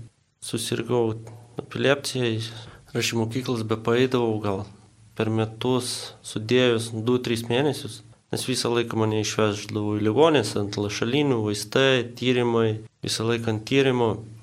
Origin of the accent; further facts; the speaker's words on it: Kretinga, Klaipėda County, Lithuania; augau mažam kaimelį, Kretinguot, augau su... Mama alkoholikė, su patėviu.